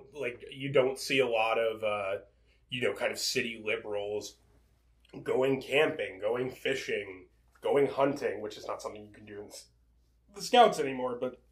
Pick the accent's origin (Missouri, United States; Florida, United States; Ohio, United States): Ohio, United States; Mason; where we grew up in Mason, like, you know, yeah, it is, like, a super upper-middle-class area, but, like, the rural poverty that was there before we got there never left.